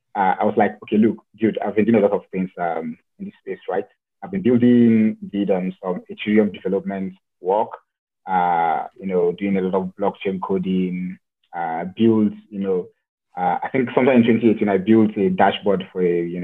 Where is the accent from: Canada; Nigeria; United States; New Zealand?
Nigeria; I'm from Nigeria